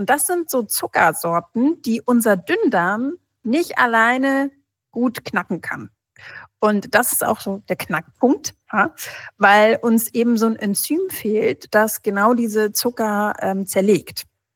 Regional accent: Brazil; Ich bin ja auch in Brasilien aufgewachsen und da ist ja das absolute Nationalgericht ein ganz großer Bohneneintopf

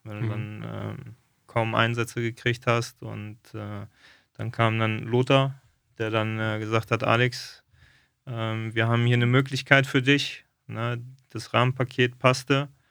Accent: Hanover, Lower Saxony, Germany; born there; Ich komme ja gebürtig aus Hannover.

